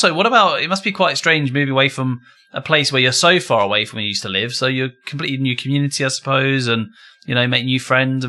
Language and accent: English; East of England, United Kingdom; Edinburgh? No, I'm not from Edinburgh either. But Norfolk is kind of, for those people outside of the UK, it's kind of like the eastern side